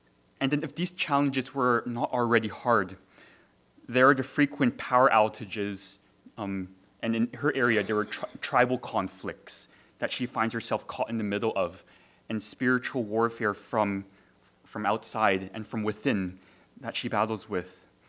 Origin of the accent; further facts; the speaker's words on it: Toronto, Ontario, Canada; There is a missionary I know from my home church or from the church I grew up in Toronto